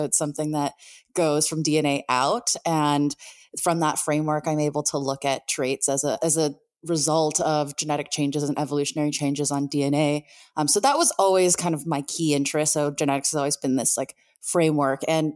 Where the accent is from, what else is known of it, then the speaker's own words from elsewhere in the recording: San Diego, California, United States; You know, I grew up in San Diego and spent a lot of time in the craft beer scene.